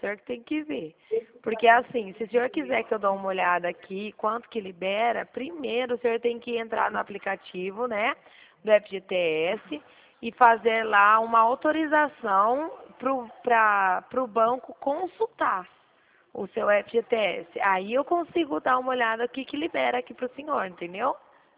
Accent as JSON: {"language": "Portuguese", "region": "São Paulo", "country": "Brazil", "said": "sou do estado de São Paulo."}